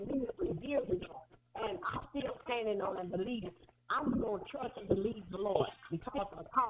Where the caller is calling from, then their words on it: Pine Hill, Louisiana, United States; I'm calling from Pine Hill, Louisiana.